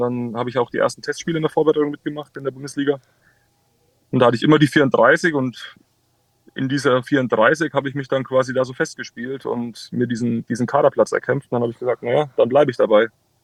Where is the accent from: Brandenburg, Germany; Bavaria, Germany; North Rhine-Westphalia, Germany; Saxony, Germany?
Bavaria, Germany; Würzburg; born there; es war für mich als gebürtiger Würzburg immer eine Herzensangelegenheit, für Würzburg zu spielen.